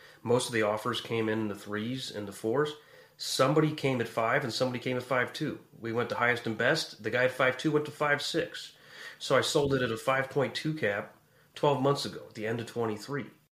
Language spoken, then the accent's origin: English; Quincy, Illinois, United States; near my hometown, Quincy, Illinois